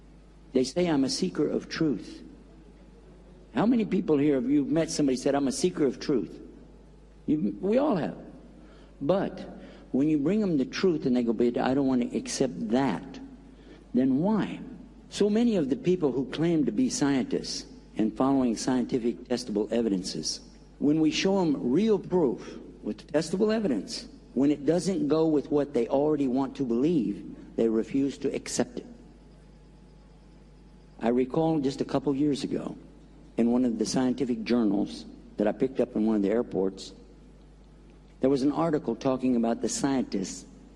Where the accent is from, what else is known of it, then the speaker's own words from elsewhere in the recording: Texas, United States; And please, I'm from Texas. And we have an attitude in Texas.